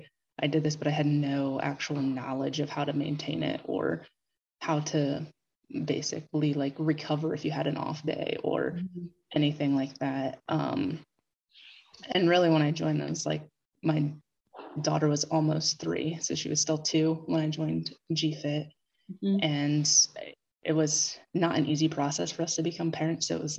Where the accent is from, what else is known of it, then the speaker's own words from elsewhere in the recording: Ohio, United States; I'm from Ohio.